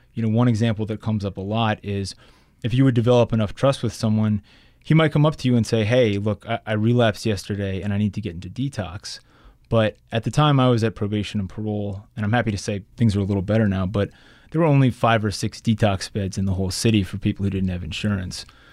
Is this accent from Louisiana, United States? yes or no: yes; Metairie, Louisiana, United States; I grew up in Metairie. I had no experience in Central City or Holly Grove or any places like that.